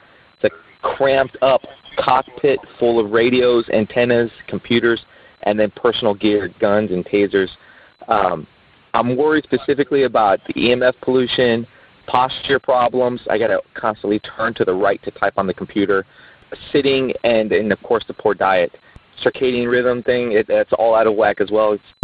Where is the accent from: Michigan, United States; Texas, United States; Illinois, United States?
Texas, United States; Hey, Ben and Brock. … from South Texas